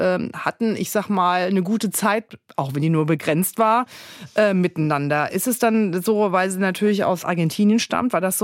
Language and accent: German; Kaiserslautern, Rhineland-Palatinate, Germany; in Kaiserslautern. Wenn ihr in meine Heimatstadt mal fahren möchtet